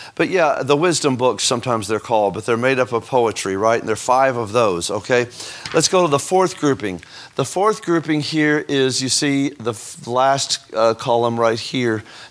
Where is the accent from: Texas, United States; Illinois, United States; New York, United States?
Texas, United States; You know I'm from East Texas when I call Hosea, Jose, right? Anyway, I'm sorry, you know I'm from Texas, right? Even South Texas especially.